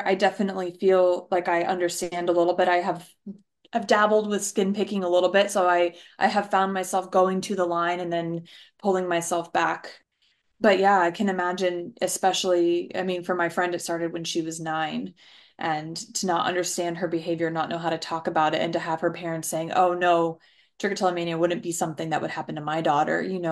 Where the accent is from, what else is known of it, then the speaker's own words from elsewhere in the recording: Scotland, United Kingdom; and I'm Scottish, so I have a Scottish citizenship.